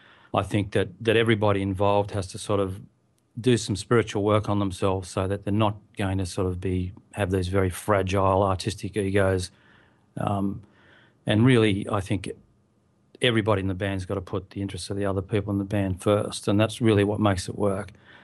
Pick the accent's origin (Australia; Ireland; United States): Australia; Tasmania; You know, I grew up in Tasmania.